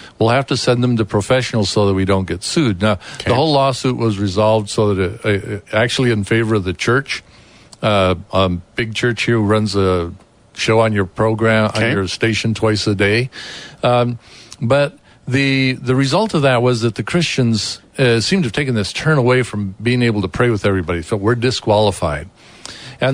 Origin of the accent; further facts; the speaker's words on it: Colombia; moved away; And this really came out of my growing up in South America during the time of persecution.